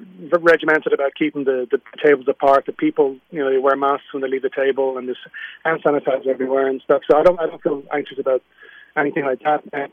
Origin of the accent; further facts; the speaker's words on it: Ireland; I'm Irish, so there's a slight folky element to it.